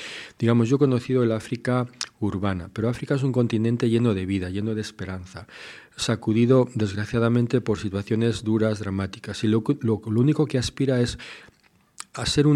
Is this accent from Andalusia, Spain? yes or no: no; Burgos, Castile and León, Spain; estudiar filosofía, teología en mi tierra, digamos, en mi diócesis, en Burgos.